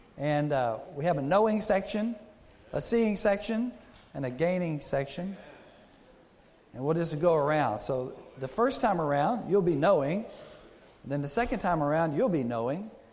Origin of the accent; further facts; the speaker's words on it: Texas, United States; also born or lived in Jackson; I'm from Texas, so don't hold that against me. I did live in the Southeast in Jackson for 14 years.